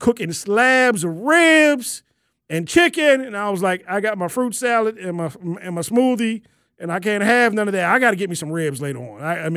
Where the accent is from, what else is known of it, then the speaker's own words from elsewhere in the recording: Maryland, United States; I need shrimp and crab in my life. I'm from Maryland.